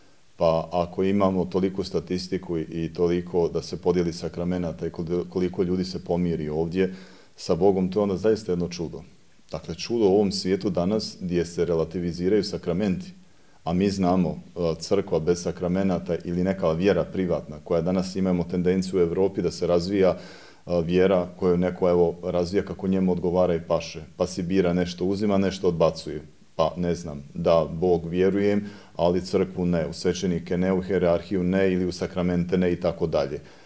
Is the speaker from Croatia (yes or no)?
no; Bosnia & Herzegovina; jako sam rodom iz Bosne, dakle više sam o Međugorju čuo u Italiji dok sam živio kao student, nego dok sam bio u svojoj župi u Bosni.